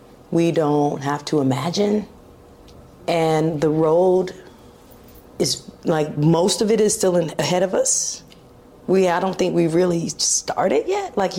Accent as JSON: {"language": "English", "town": "Altadena", "region": "California", "country": "United States", "tie": "born or raised there", "said": "We grew up here in Altadena, right in Dena."}